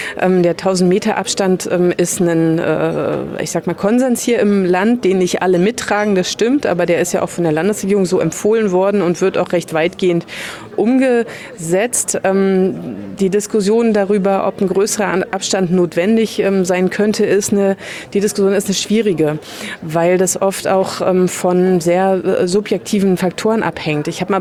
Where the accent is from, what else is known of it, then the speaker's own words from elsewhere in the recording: Lusatia, Germany; ich komme ja aus der Lausitz